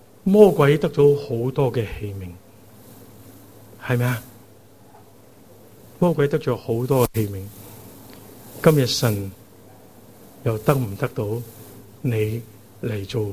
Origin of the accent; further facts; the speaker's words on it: Hong Kong; 我对香港总系有一啲讲唔出嘅负担嘅。可能到底我都系生于斯，长于斯。